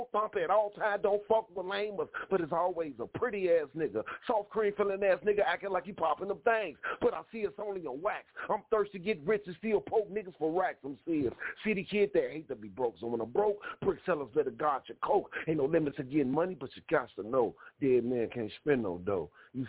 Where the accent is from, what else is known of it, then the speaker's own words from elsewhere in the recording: Chicago, Illinois, United States; Because I'm from the fucking projects, man, and I survived through any motherfucking thing. I'm from Chirac, and it don't matter because I'm Chicago.